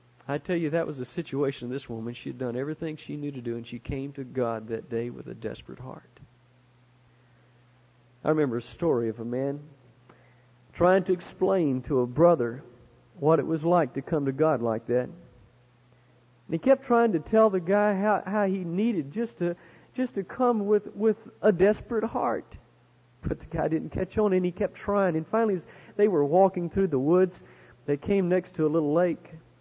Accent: West Palm Beach, Florida, United States; I'm from West Palm Beach

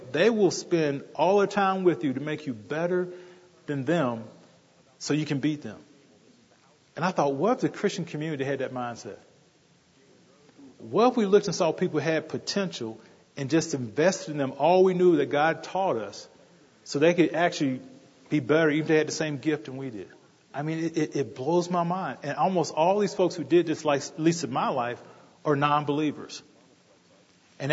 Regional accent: North Carolina, United States; I'm from North Carolina with basketball, so like a religion.

